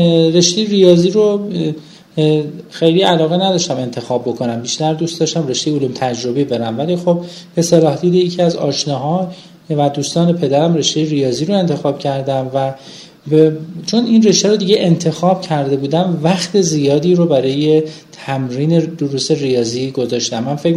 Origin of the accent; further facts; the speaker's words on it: Hamadan, Iran; من متولد 12 اسفند 51 هستم. در شهر همدان دنیا اومدم. در یه خانواده فرهنگی که پدر مادرم معلم هستن به دنیا آمدم.